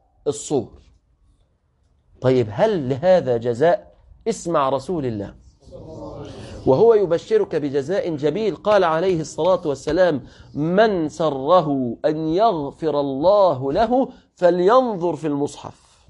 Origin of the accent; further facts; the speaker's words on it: Egypt; رمضان عندنا في مصر